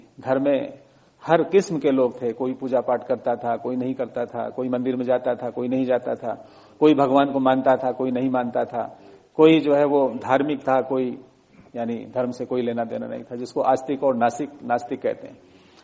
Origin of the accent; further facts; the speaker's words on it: Fatehpur, Uttar Pradesh, India; also born or lived in Allahabad; پھر وہیں میری ابتدائی تعلیم ہوئی، اس کے بعد میں فتح پور شہر سے میں نے ہائی اسکول کیا، پھر الہ آباد سے 11th-12th کیا